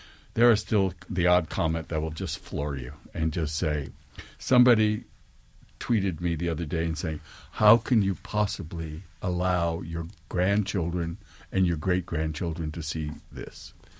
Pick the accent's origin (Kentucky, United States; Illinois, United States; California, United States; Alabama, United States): California, United States; San Francisco; I grew up in San Francisco in the theatrical community.